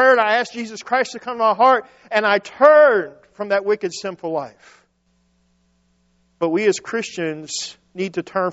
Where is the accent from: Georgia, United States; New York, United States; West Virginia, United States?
West Virginia, United States; I'm from West Virginia, and that's just one of those things.